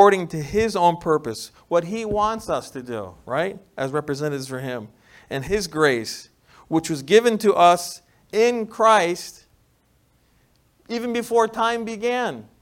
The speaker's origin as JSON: {"language": "English", "region": "New York", "country": "United States", "accent": "New York", "said": "The Apostle Paul, my New York accent came out."}